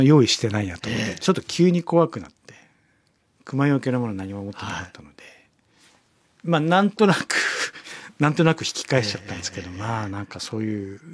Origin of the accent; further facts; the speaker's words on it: Tohoku, Japan; born there; まあ僕は東北の生まれだから、